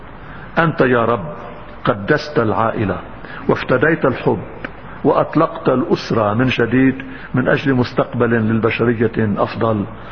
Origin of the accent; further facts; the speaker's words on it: Lebanon; بس انا ما انا كمواطن لبناني ما بقبل انه تستعملوا المؤدرات الدولة لخراب شعبها